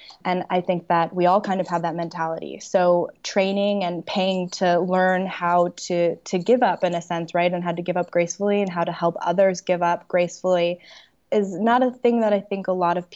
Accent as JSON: {"language": "English", "region": "Washington", "country": "United States", "said": "So I am from Washington State."}